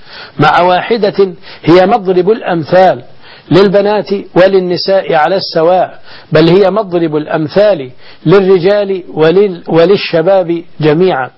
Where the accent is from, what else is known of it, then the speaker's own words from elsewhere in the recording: Egypt; اللهم احفظ بلدنا مصر، احفظ أمنها